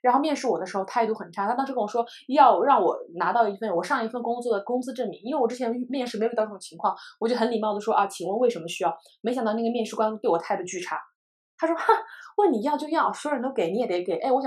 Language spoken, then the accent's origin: Chinese; China; 因为我的老家就是藏区，我们就是那种依山傍水的地方